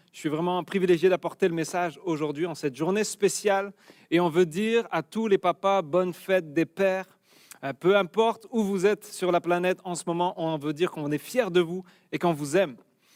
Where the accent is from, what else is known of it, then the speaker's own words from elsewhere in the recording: France; now in Quebec, Canada; ça fait 12 ans maintenant qu'on a quitté la France pour venir au Québec.